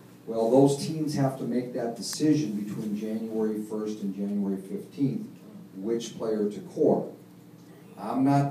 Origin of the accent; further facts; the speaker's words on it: California, United States; Now, I grew up in California. You looked out the window and said, same as yesterday.